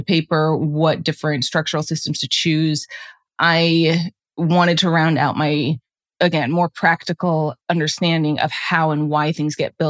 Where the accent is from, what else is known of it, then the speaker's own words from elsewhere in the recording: Anchorage, Alaska, United States; I grew up in Anchorage, Alaska, and I think just rooted in my upbringing, being immersed in nature